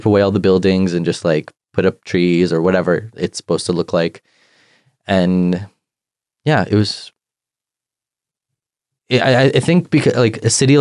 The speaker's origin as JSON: {"language": "English", "country": "Canada", "tie": "born or raised there", "said": "I grew up in Canada."}